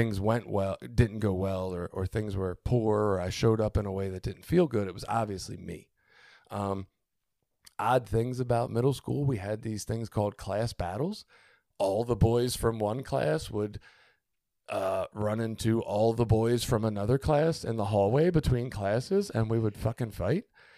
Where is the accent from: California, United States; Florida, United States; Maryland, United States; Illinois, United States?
Maryland, United States; Baltimore; I grew up in Baltimore, right? But we didn't have a football team when I grew up